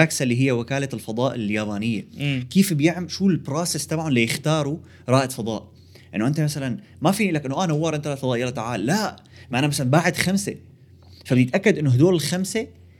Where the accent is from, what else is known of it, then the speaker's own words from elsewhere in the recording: Syria; now in Canada; فانت يعني مثلا انت لنقول هلا نحن سوريين